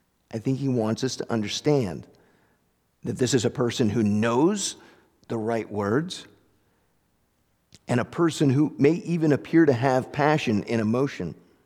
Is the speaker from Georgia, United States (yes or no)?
no; Lincoln, Vermont, United States; I was driving through Lincoln in my hometown, and a lady had put a sign out in front of her house